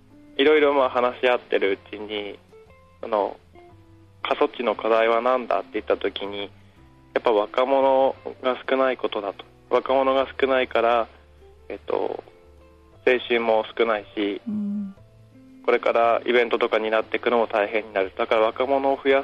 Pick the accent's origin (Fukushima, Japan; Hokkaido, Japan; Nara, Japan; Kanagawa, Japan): Fukushima, Japan; 福島県知事だから地元に戻ってくるか福島市に住むか分からないんですけど、福島には戻ってきたいなと思ってます